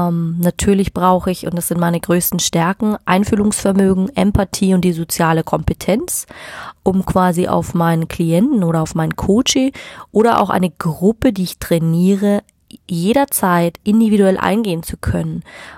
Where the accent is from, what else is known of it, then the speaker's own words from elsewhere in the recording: Munich, Bavaria, Germany; ich komme aus München, von dem her ist naheliegend